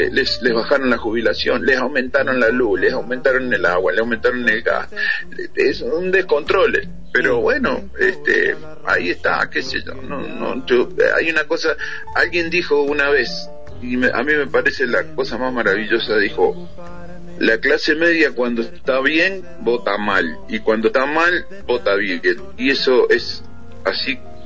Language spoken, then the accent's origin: Spanish; Uruguay; now in Argentina; una vez que opiné en Argentina, me dijeron, vos sos uruguayo, bueno, te tenés que meter la lengua, viste, allá.